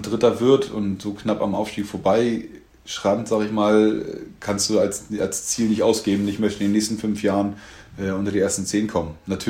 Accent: Henstedt-Ulzburg, Schleswig-Holstein, Germany; also born or lived in Hamburg; now in Bad Schwartau, Germany; ich bin halt irgendwie ein Kind des Nordens, in Hennstedt-Ulzburg aufgewachsen, in Hamburg gelebt, dann hier nach Schwartau gekommen

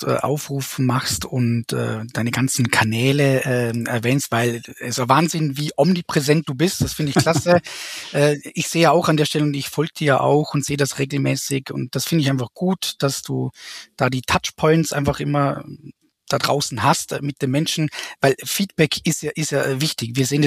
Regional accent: Vorarlberg, Austria; dass ich als Vorarlberger, für alle, die das jetzt noch nicht kennen, Westösterreich, sozusagen direkt am Bodensee, mehr oder weniger dreisprachig bin.

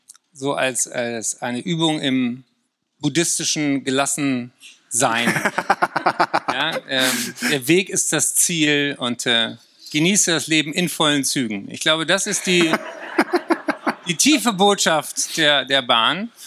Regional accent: Berlin, Germany; Ich bin aufgewachsen in Berlin in einer Sozialsiedlung.

